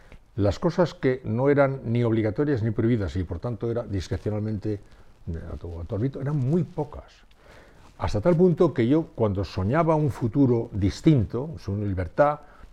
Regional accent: San Sebastián, Basque Country, Spain; yo nací en San Sebastián y viví en San Sebastián.

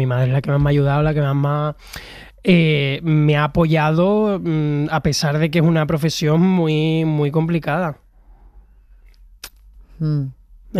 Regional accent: Huelva, Andalusia, Spain; porque soy de Huelva y allí lo más típico son las fresas

